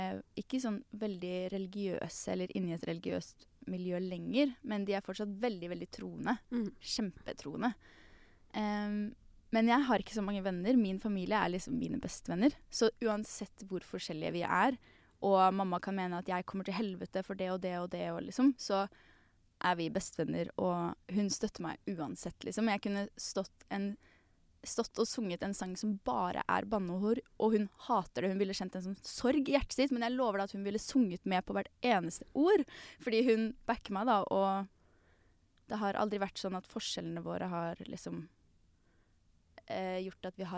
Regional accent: Arendal, Agder, Norway; fordi at vi kommer fra Arendal, som er et kjempelite sted.

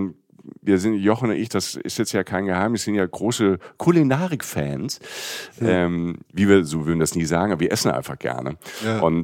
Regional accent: Rhineland-Palatinate, Germany; wenn du vom Dorf kommst, irgendwie aus Südwestdeutschland, und wir hatten, ich komme aus der Pfalz, da war ganz in der Nähe, gibt's ja Rammstein. diese Base und Kaiserslautern, wo viele Amerikaner und Amerikanerinnen gelebt haben natürlich.

